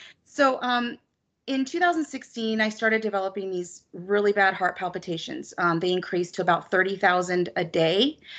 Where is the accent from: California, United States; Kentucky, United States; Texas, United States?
California, United States; also born or lived in Australia; So I was born in Australia. We came here when I was almost 4 years old, and I've been here ever since. I love California, so.